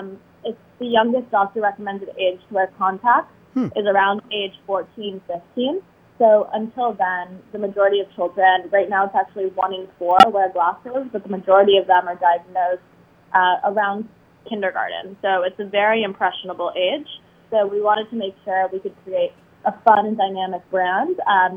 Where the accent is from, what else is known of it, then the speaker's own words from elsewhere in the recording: New York City, New York, United States; So I grew up here in New York City. Our company is actually based in New York City as well. I grew up on the Upper West Side.